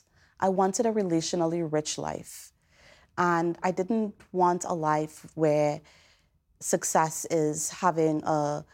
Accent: Trinidad & Tobago; As a child growing up in Trinidad, cooking at my mother's side, helping her pick herbs outside, cilantro, culantro, Spanish thyme.

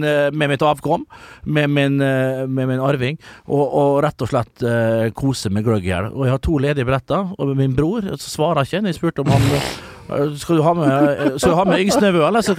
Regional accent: Møre og Romsdal, Norway; Oppe der jeg kommer fra, ja, Nordvestlandet, der har vi Kristiansund på Nordmøre, vi har Molde I Romsdal, Norges Tyrol, og så har vi Sundmøre med Ålesund.

